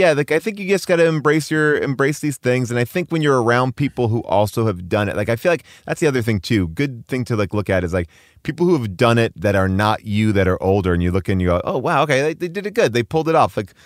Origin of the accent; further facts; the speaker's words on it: New York, United States; now in Los Angeles, United States; I'm a New Yorker who was a Knicks fan. I moved out here